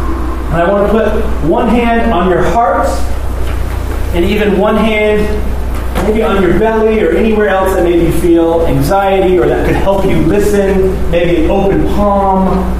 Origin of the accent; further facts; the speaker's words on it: the South, United States; Growing up in the South, Southern Baptist, I heard this story.